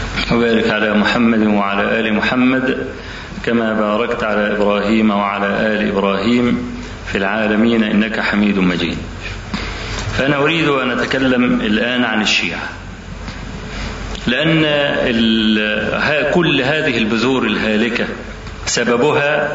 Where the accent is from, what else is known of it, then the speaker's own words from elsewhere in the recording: Egypt; ده شغلته ايه هنا عندنا في مصر؟